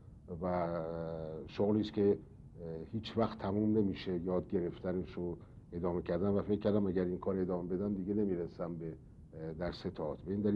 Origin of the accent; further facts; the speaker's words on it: Tehran, Tehran Province, Iran; also born or lived in Izmir; در 1312 در تهران به دنیا آمدم، در خیابون ری سر کوچه آبشار. تحصیلات ابتدایی مو در تهران انجام دادم.